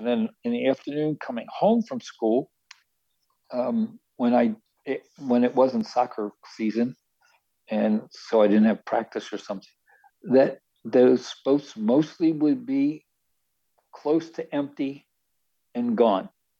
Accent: Baltimore, Maryland, United States; I grew up in Baltimore. I grew up in a neighborhood in Baltimore that was not too far from the water, from the dock area.

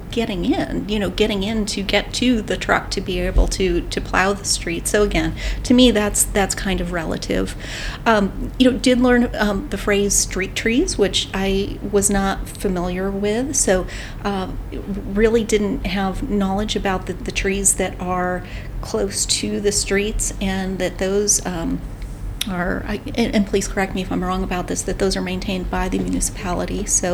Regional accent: Pennsylvania, United States; now in Mount Lebanon, United States; I know where we live. I grew up in Western Pennsylvania. But I grew up south of Erie.

